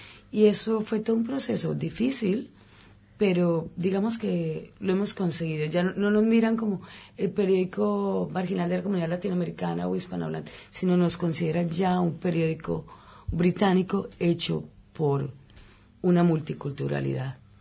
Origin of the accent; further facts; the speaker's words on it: Colombia; moved away as an adult; now in United Kingdom; ya llevo un buen tiempo en Inglaterra, podemos decir que unos 10 años, 12 años.